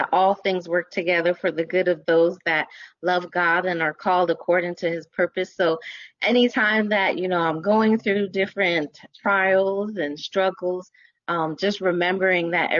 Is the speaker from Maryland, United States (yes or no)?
yes; Maryland, United States; So I was born and raised in the D.C., Maryland, Virginia area known as the DMV. I was born in Maryland